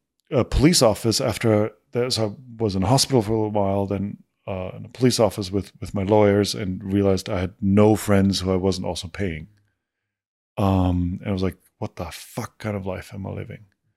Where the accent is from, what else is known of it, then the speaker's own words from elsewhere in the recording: Austria; I had as high as a recognition rate as the chancellor of Austria, my home country.